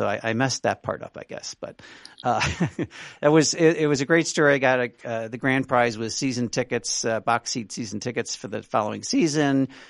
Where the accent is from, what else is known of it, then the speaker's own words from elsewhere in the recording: St. Louis, Missouri, United States; now in Chicago, United States; I'm from, as you noted in the opening, I'm from St. Louis. Even though I live in Chicago, I'm still a huge and loyal St. Louis Cardinals baseball fan.